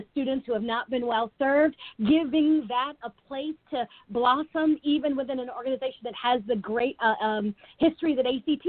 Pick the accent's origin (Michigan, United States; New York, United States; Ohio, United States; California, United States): California, United States; now in Indianapolis, United States; I am originally from California, live in Indianapolis, Indiana